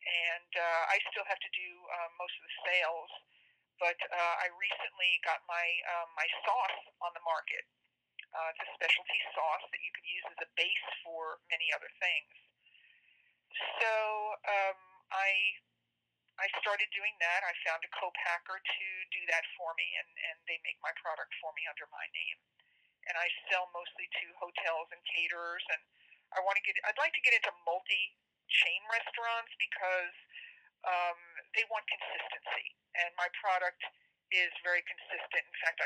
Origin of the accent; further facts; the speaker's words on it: New York, United States; now in Texas, United States; I'm originally from New York, and when I went to college, my roommate was from Texas, and I came to visit her and never left.